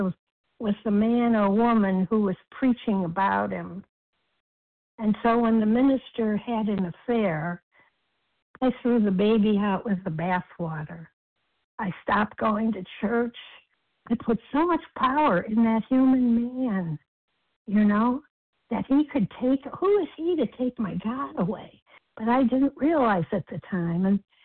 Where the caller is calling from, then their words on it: Massachusetts, United States; a compulsive overeater in Massachusetts.